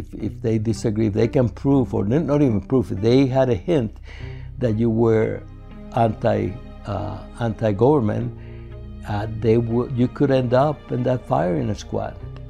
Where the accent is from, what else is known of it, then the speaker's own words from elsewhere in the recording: Havana, Cuba; moved away; I was born in 1944 in Havana, Cuba, way before the revolution. My parents were divorced at an early age, but life in Cuba was like a regular teenage kid. I mean, we were raised in a middle class.